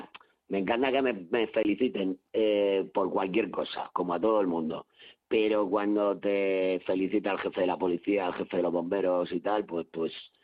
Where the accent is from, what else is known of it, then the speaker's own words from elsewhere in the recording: Galicia, Spain; sigo pinchando en Galicia cuando me llaman. Me encanta ir a mi tierra, claro.